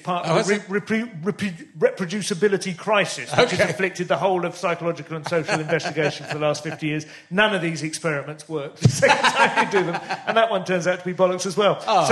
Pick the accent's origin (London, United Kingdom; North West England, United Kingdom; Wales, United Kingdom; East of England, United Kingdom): East of England, United Kingdom; St Albans; I grew up in St Albans.